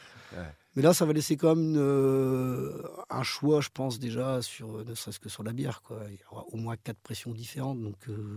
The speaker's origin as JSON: {"language": "French", "region": "Hauts-de-France", "country": "France", "said": "Moi, je viens du Nord, hein, donc voilà, la pluie ne me fait pas peur."}